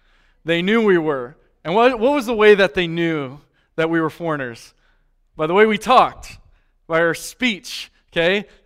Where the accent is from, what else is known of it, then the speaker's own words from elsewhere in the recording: Laguna Hills, California, United States; born there; also born or lived in Japan; You know, I was born in California. I was born in Laguna Hills, actually.